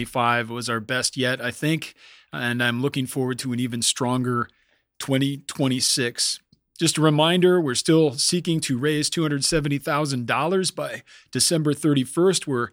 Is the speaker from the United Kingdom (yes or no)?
yes; England, United Kingdom; now in United States; just as an Englishman and curious